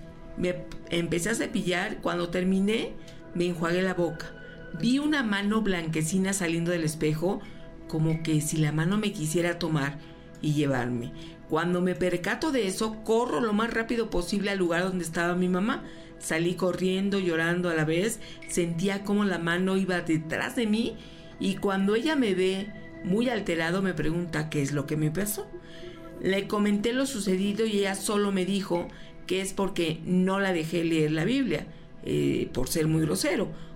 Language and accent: Spanish; Tepic, Nayarit, Mexico; Soy originario de Tepic, Nayarit.